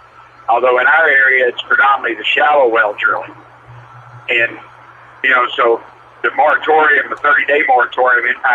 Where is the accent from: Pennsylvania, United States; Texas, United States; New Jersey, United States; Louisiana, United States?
Texas, United States; Houston; I grew up in Northside Houston.